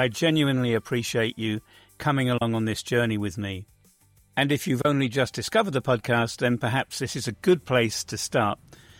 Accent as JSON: {"language": "English", "region": "England", "country": "United Kingdom", "lives_now": "Bosnia and Herzegovina", "said": "I'm English. But Bosnia and Herzegovina has become my home. I suppose that puts me somewhere in between, and that's why I call myself an in-betweener."}